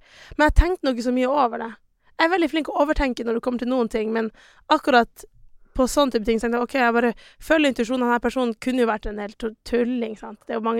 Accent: Tromsø, Troms, Norway; for jeg er jo halvt nigeriansk, men jeg har aldri vært i Nigeria. Men, jeg er jo bare født og oppvokst i Tromsø, sant?

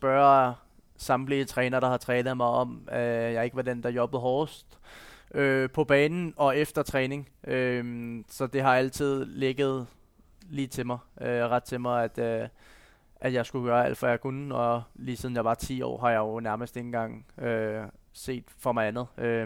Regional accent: Copenhagen, Capital Region of Denmark, Denmark; Ja, da er jeg fra København.

